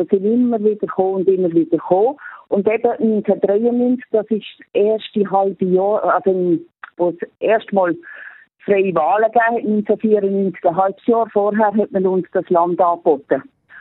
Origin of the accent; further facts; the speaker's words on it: Switzerland; Und als Schweizer hat man es ja gerne ein bisschen schön.